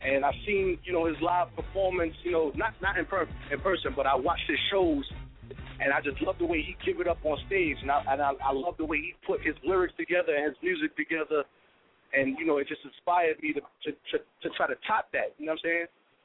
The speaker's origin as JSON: {"language": "English", "town": "Brooklyn", "region": "New York", "country": "United States", "tie": "born or raised there", "said": "In the community where I grew up, I'm originally from Crown Heights, Brooklyn."}